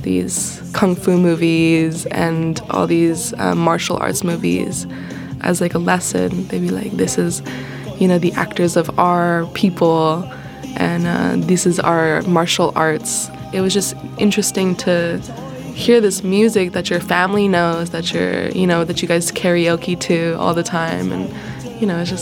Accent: San Francisco, California, United States; born there; I'm a singer from the Bay Area. I was born in San Francisco, and I've been into music and the arts my entire life.

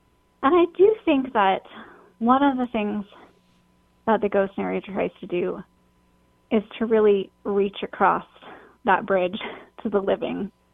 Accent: Utah, United States; I grew up in Utah, so I knew a lot about LDS culture and doctrine

